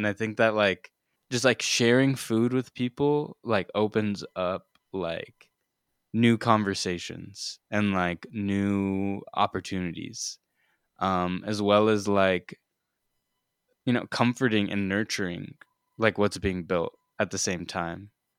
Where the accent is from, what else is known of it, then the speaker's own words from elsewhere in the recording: India; she's from Malaysia and I'm from India